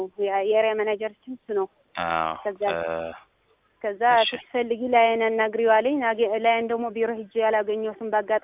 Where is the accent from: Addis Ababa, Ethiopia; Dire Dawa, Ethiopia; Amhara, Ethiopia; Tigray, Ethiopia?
Tigray, Ethiopia; Amharic is a second language; ኦኬ፣ አማርኛ እሞክራለሁ ግን ትግሬ ነኝ።